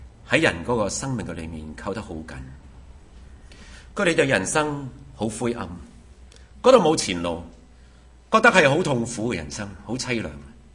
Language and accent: Cantonese; Canada; 我系加拿大人。我在加拿大嚟噶